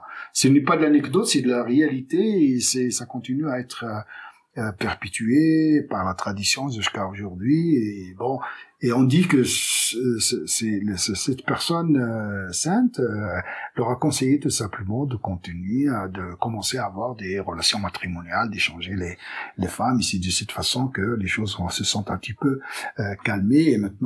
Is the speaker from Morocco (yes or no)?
yes; Casablanca, Casablanca-Settat, Morocco; moi je suis né en 1953, donc je suis né grandi à Casablanca.